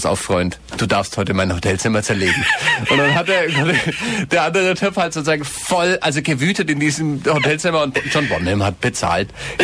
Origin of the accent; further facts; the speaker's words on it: Erlangen, Bavaria, Germany; der 15. Dezember bei uns daheim in Erlangen